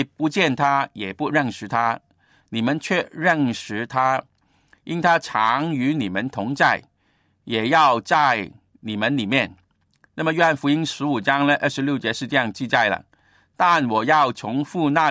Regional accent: Guangdong, China; first language Cantonese; Chinese is a second language; 我们的母语嘛，我是广东人呢，广东话是我的本来的语言，但是也在学习

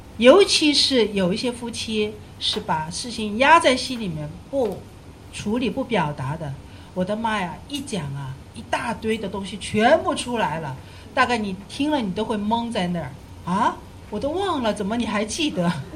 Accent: northern China, China; moved away as an adult; now in Hong Kong; 因为我们都是北方人，我们不会讲广东话，所以即使当我刚开始来香港读神学的时候很痛苦，

